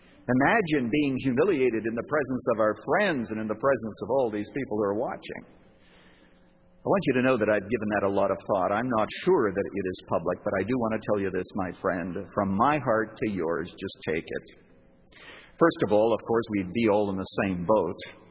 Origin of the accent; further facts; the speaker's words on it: Canada; Now that you know that I came from Canada